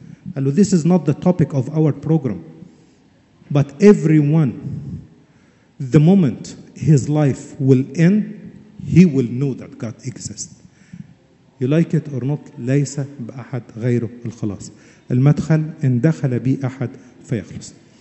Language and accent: Arabic; Egypt; عارف زي ما عندنا في مصر كده يقولوا عزرائيل ما تقربش